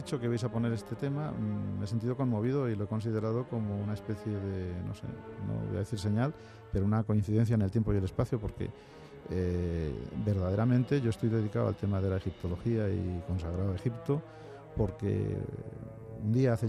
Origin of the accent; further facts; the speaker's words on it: Segovia, Castile and León, Spain; born there; now in Madrid, Spain; Pero yo amo Madrid, pero yo soy de Segovia y además lo llevo muy a gala. Es decir, sí, pero yo nací en Segovia, aunque vivo en Madrid desde toda mi vida.